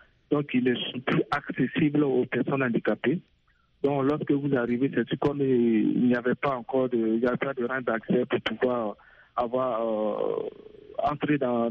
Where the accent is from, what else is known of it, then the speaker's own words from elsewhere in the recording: Burkina Faso; Bon, chez nous, au Burkina Faso, il faut dire que la loi existe depuis 2012.